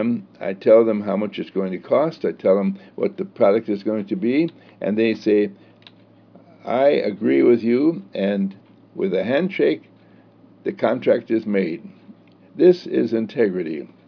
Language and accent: English; Wauwatosa, Wisconsin, United States; As I was growing up in Wauwatosa, Wisconsin, my father was a building contractor